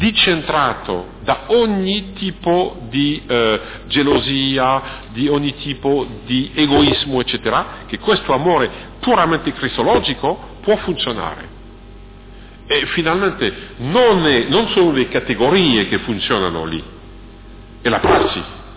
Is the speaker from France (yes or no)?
yes; France; mi ricordo recentemente nel mio paese, quindi in Francia, a Parigi, un banchiere